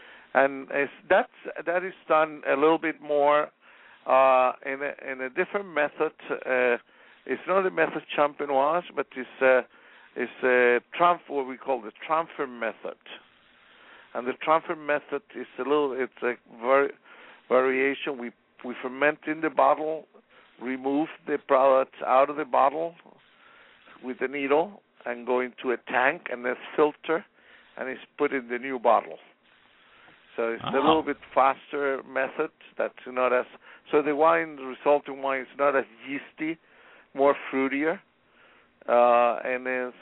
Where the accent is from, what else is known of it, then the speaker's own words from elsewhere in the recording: Chile; I'm from originally from Chile, so we have also a winery in Chile.